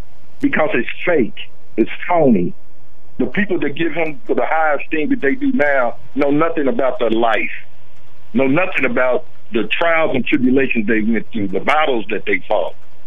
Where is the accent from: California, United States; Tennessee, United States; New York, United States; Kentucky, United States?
Kentucky, United States; Louisville; the point I want to make to you is that I'm from Louisville, Kentucky.